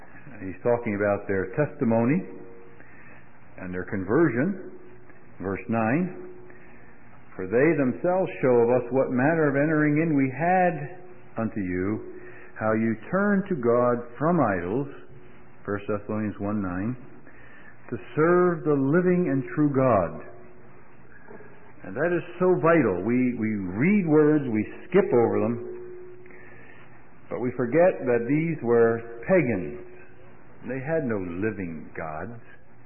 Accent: Philadelphia, Pennsylvania, United States; I was raised in Philadelphia, and I have ridden many subways and trolley cars.

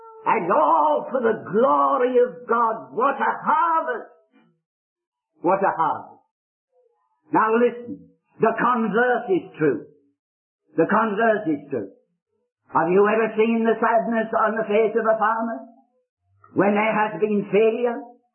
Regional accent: Scotland, United Kingdom; I love, being Scottish, I love the Scottish poet Robert Burns

